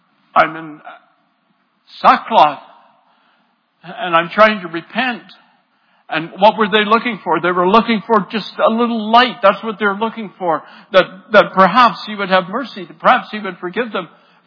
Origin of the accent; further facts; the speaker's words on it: Dryden, Ontario, Canada; No, well, I grew up in Dryden.